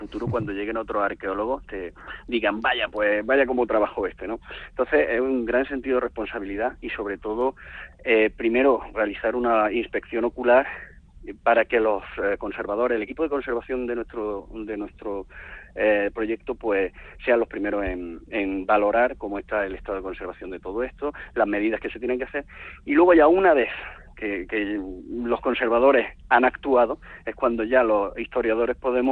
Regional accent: Spain; Somos 20 investigadores españoles

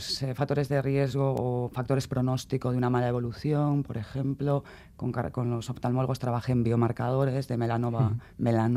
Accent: Galicia, Spain; soy gallega

